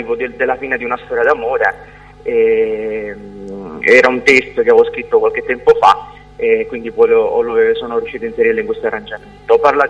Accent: Sicily, Italy; now in Genoa, Italy; Allora, io sono siciliano, abito a Genova

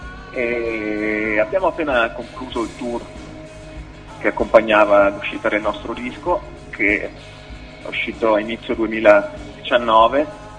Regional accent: Padua, Veneto, Italy; Siamo di Padova, come forse si può capire anche dall'accento.

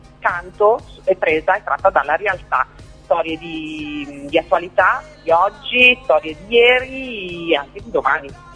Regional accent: Milan, Lombardy, Italy; come si dice qua a Milano, perché io sono milanese

